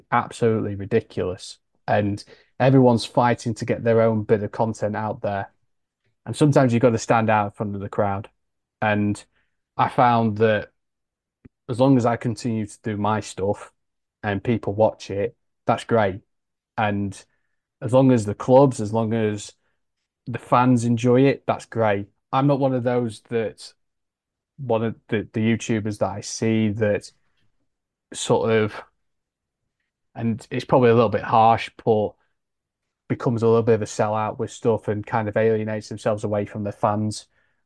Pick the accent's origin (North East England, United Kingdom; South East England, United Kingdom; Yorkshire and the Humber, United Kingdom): Yorkshire and the Humber, United Kingdom; Doncaster; with Donny Rovers where it's your club that you support. It's my hometown club, and you have to be impartial.